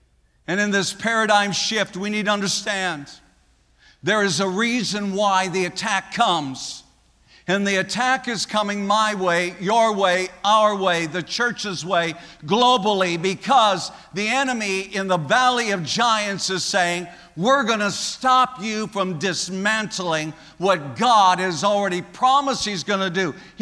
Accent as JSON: {"language": "English", "region": "the Dakotas", "country": "United States", "tie": "born or raised there", "said": "But they are to the west of the little community where I grew up in the Dakotas."}